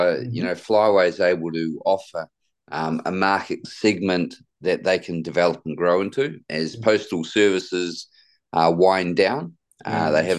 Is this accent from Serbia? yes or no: no; New Zealand; Yes, born and raised in New Zealand.